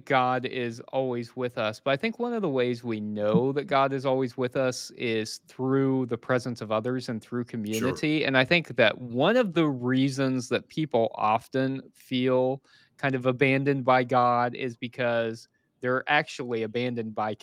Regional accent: Missouri, United States; Like, I'm from Missouri, and a doofus is that's like a loving insult we use in Missouri

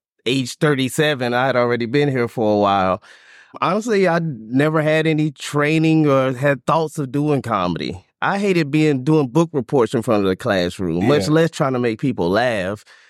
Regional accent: Salisbury, North Carolina, United States; Yeah, small town, Salisbury, North Carolina. That was my hometown.

